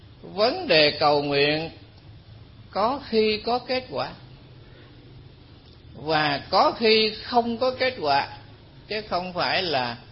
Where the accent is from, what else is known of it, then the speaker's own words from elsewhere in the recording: Southern Vietnam, Vietnam; Tôi là người Nam nhưng mà học và làm việc ở ngoài miền Trung.